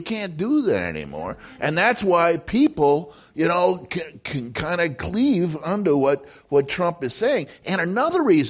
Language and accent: English; Wisconsin, United States; now in San Francisco, United States; Melissa and I were speaking of this earlier about she's from Georgia and I'm from Wisconsin. And I go back home